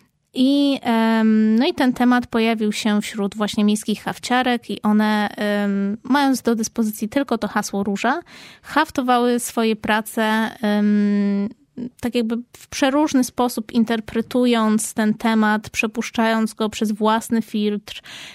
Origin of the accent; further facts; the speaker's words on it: Kraków, Lesser Poland, Poland; born there; Tutaj się urodziliśmy w Nowej Hucie i to też jest nasze.